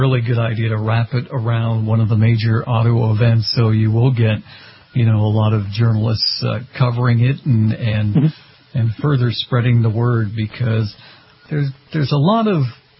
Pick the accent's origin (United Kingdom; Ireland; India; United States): United States; Boston, Massachusetts; including some in Florida as well as my hometown of Boston.